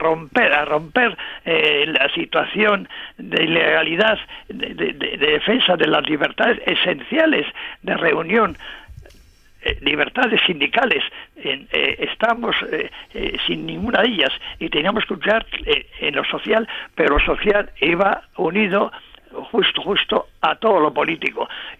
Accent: Basque Country, Spain; que yo soy de Esqueraldea, pero incluso de Meachaldea, de la zona minera

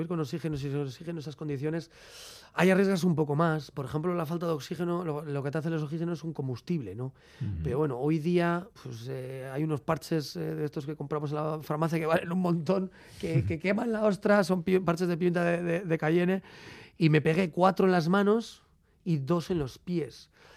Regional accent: Lemoa, Basque Country, Spain; que yo soy de Lemona, él es de Igorre.

